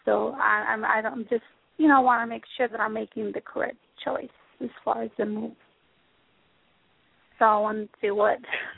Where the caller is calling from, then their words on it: Texas, United States; I'm calling from Texas.